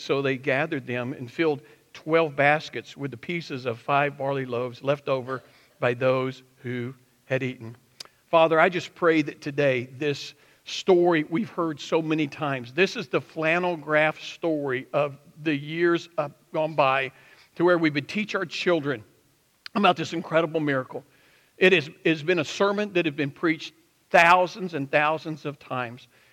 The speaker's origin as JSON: {"language": "English", "region": "the South", "country": "United States", "said": "See, I'm from the South."}